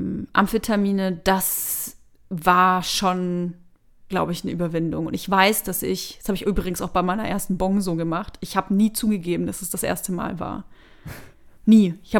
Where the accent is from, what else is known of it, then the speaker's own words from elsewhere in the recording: Bavaria, Germany; Ich komme aus Bayern, Weißwurst gibt's bis 12 Uhr mittags.